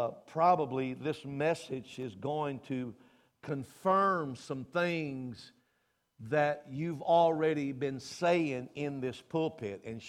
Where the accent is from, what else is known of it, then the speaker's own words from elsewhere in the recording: Louisiana, United States; now in Texas, United States; I've been in Texas for like 50-something years because my wife kidnapped me from Louisiana. And I'm from Louisiana, but I still have property there.